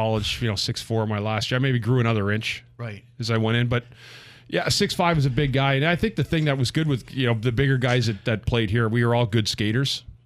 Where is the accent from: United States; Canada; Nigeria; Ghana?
Canada; Ottawa, Ontario; I grew up in Ottawa, and people that may or may not know, we have the largest skating rink in the world.